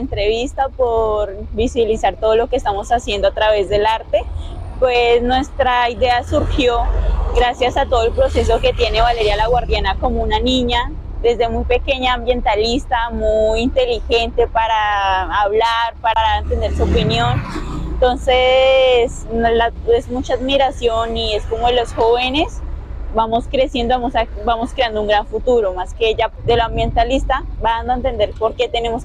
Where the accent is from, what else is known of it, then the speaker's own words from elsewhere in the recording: La Carpa, Guaviare, Colombia; Yo soy de La Carpa, Guaviare, del Guayavero. Viví un tiempo muy largo allá.